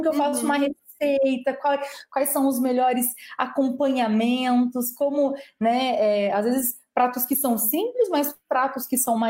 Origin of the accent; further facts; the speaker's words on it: Brazil; nós também, mesmo como brasileiros, nós gostamos muito de experimentar